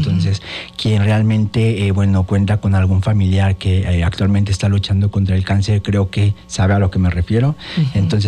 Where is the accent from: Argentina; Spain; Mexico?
Mexico; Jiutepec, Morelos; yo soy de Jutepec, de Cibac.